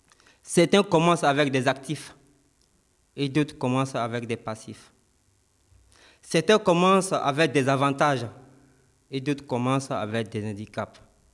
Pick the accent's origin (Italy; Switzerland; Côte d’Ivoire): Côte d’Ivoire; now in France; jeune migrant arrivé en France en 2019. Je viens de la Côte d'Ivoire, pays situé en Afrique de l'Ouest.